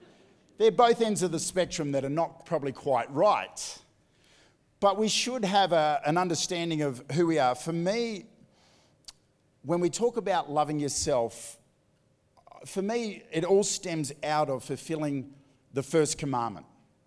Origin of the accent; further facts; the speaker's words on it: Australia; born there; why was it that I was born in Australia and not on the island of Lata Lata?